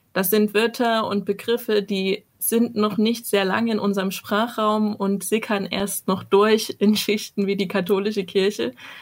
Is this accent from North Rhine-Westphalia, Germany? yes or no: no; Saxony, Germany; Also ich komme auch ursprünglich aus Südostsachsen, aus der tiefen katholischen Diaspora sozusagen.